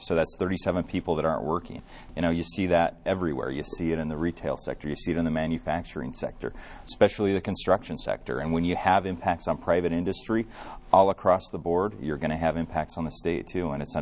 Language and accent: English; Elko, Nevada, United States; growing up in Elko, Nevada, it was great for me.